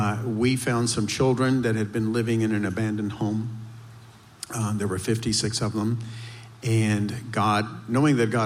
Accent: Virginia, United States; also born or lived in El Salvador; Actually, I'm from Virginia

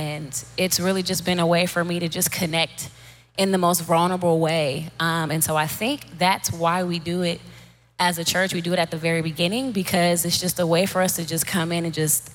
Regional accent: Akron, Ohio, United States; Okay, I am from Akron, Ohio.

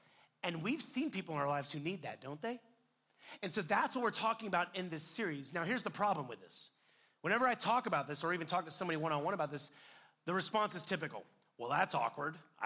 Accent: India; And listen, it's not because I'm Indian, all right?

